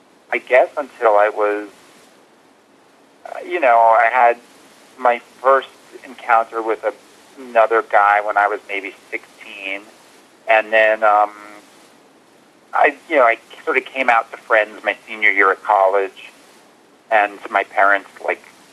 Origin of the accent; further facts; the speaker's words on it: New York, United States; Yes, I was born in New York City. I grew up in the suburbs on Long Island.